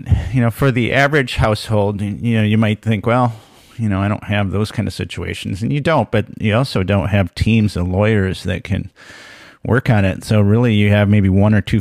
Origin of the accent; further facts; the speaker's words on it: Minnesota, United States; the estate of … from my home state of Minnesota